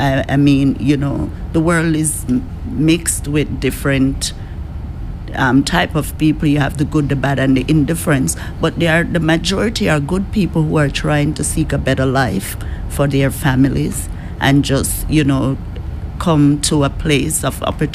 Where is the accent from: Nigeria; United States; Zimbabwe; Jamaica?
Jamaica; moved away; I'm originally from Jamaica.